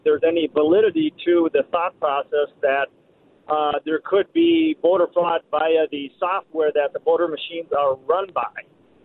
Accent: Madison, Wisconsin, United States; I'm from Madison, Wisconsin

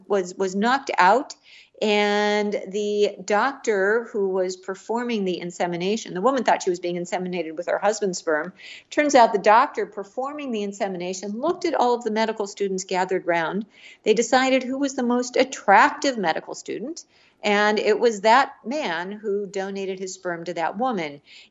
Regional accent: Missouri, United States; for example, to, I don't know, my home state of Missouri

